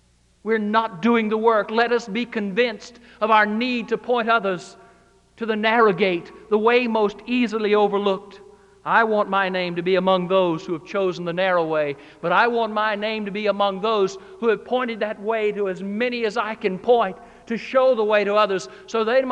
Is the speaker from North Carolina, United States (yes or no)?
yes; Greensboro, North Carolina, United States; this is my home state. I grew up in Greensboro. I was born in Robbins.